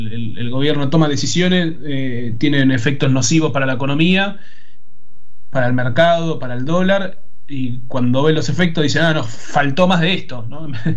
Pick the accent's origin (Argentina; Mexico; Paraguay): Argentina; A mí me frustra bastante como ciudadano argentino que esta sea la dirigencia que tenemos